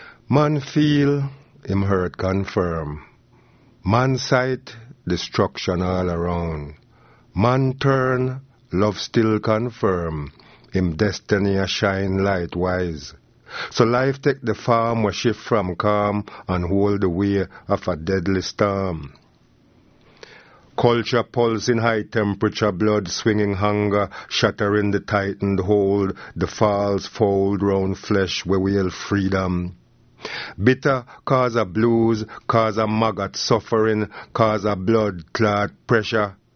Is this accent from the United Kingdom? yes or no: yes; England, United Kingdom; my experience as a black youth growing up in England in a racially hostile environment.